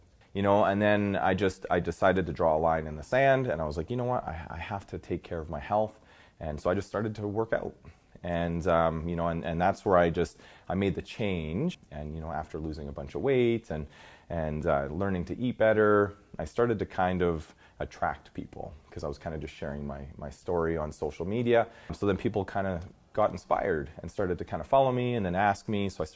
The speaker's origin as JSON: {"language": "English", "region": "Alberta", "country": "Canada", "said": "So I'm from Alberta, Canada"}